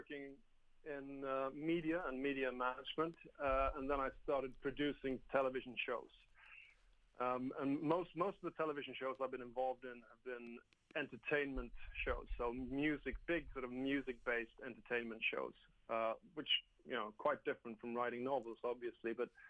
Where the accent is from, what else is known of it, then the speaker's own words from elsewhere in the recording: Sweden; also born or lived in England; I was brought up in Sweden, which belonged to the western side, and I also grew up in England, where my father lives.